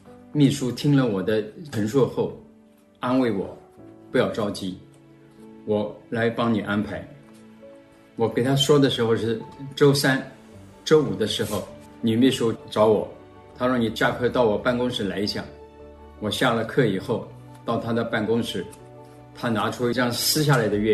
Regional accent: Shanghai, China; 我1947年出生在上海，1960年小学毕业

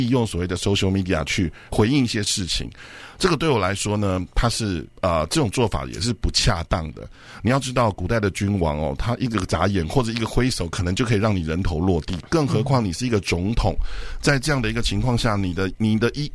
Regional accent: United States; 可是你触及到我美国人的一个痛

